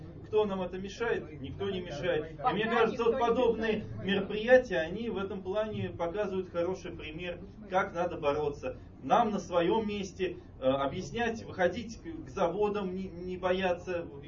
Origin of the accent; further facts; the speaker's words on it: Moscow, Russia; я сам москвич